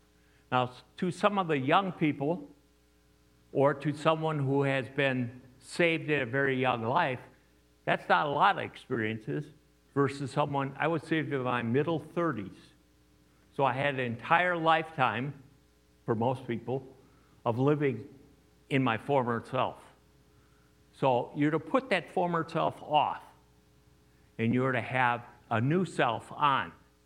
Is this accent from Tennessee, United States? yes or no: no; Chicago, Illinois, United States; I'm a northern boy, as you could tell. I'm a transplant from Chicago, Illinois. So I had a big city background.